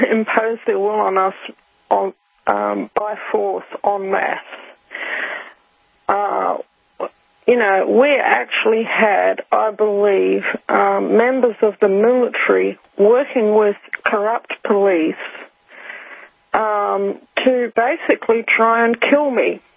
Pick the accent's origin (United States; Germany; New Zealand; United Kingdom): New Zealand; now in Australia; I arrived in Australia in 1991, okay? That was a long, long time ago. I grew up in New Zealand. I'm not British. I've never been to Britain